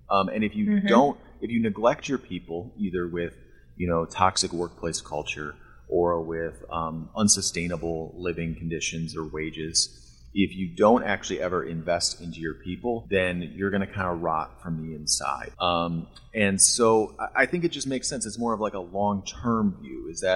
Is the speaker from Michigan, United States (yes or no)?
yes; Michigan, United States; I'm from Michigan, so you know, a lot of people that I knew were either in some type of union for manufacturing work.